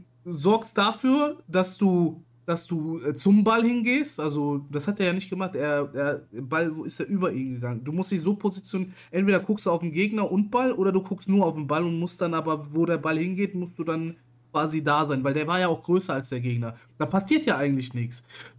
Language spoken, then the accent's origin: German; Aachen, North Rhine-Westphalia, Germany; wir kommen ja alle aus Aachen hier.